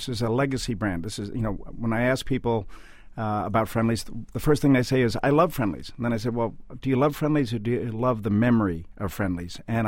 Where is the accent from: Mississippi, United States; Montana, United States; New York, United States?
New York, United States; Long Island; I grew up on Long Island, and when I was in high school